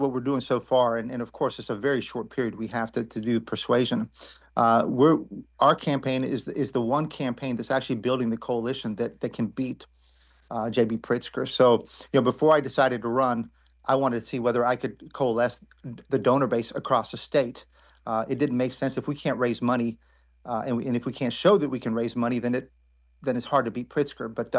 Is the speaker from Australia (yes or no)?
no; Illinois, United States; I'm from Cook County, and my running mate is from Cook County.